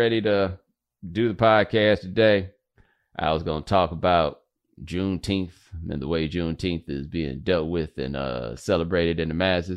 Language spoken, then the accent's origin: English; Texas, United States; I'm like, man, as a Texan, I didn't know y'all